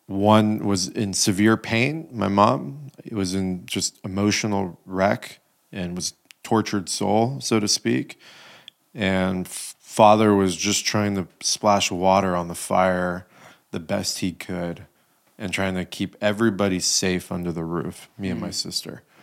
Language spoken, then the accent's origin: English; United States; And I'm this American kid and was just like, what is this?